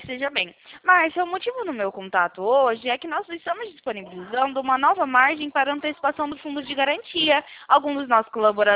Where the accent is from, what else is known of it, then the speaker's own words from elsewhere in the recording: Presidente Prudente, São Paulo, Brazil; born there; now in Campinas, Brazil; Não, eu sou aqui do interior de São Paulo, mas eu já morei em Presidente Prudente. É a minha cidade natal, eu nasci aí, para ser sincera. Eu sou aqui do interior de São Paulo, fico localizado aqui na cidade de Campinas.